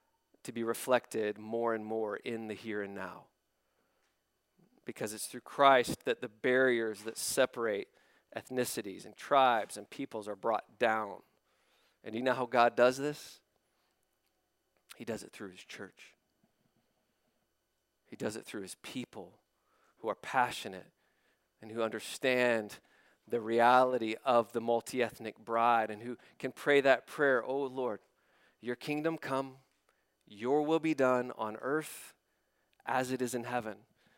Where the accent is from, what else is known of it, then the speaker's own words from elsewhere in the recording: West Virginia, United States; I grew up here in West Virginia with a grandfather who was a part of the KKK, along with his father.